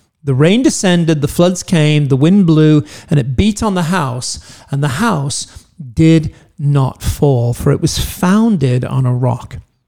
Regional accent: United Kingdom; now in United States; I'm British, but I live in the United States.

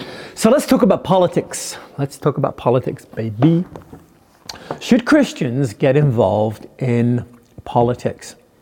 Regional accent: Liverpool, North West England, United Kingdom; born there; You know, I was born in Liverpool

